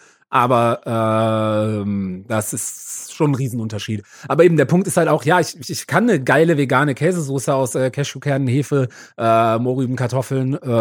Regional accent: Karlsruhe, Baden-Württemberg, Germany; Ja, in meiner Heimatstadt, in Karlsruhe, ja.

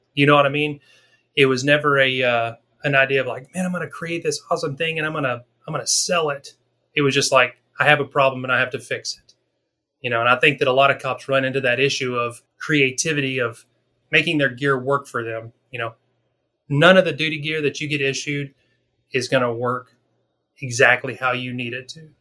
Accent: Arkansas, United States; my background, born and raised in Arkansas, I was a cop for 14 years.

